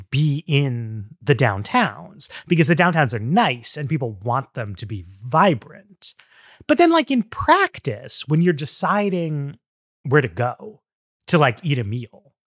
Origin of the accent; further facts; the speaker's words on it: New York City, New York, United States; I grew up in Greenwich Village, just like Jane Jacobs.